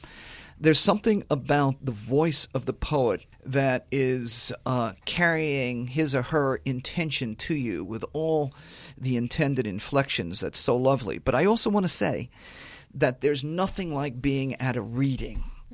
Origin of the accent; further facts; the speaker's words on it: New Jersey, United States; I grew up in New Jersey, and my father would listen to the comic Gene Shepherd, who would just talk.